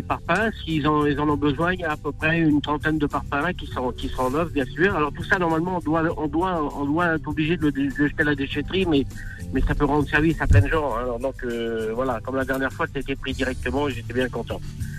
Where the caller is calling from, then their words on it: Île-de-France, France; Ben, je suis sur en Seine-et-Marne, je suis près de Montfermeil.